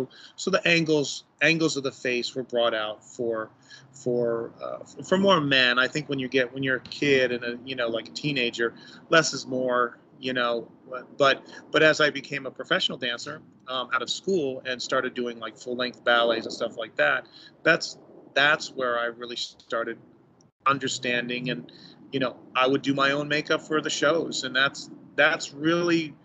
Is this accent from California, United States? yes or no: no; Cleveland, Ohio, United States; I grew up in Cleveland, and so it definitely had the Saturday afternoon, Friday midnight creature feature.